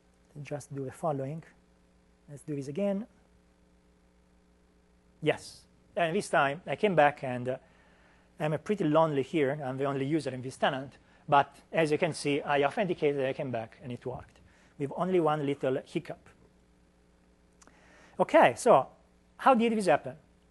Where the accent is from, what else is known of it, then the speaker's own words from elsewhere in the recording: Italy; And a small aside, that's a picture of my hometown in Italy.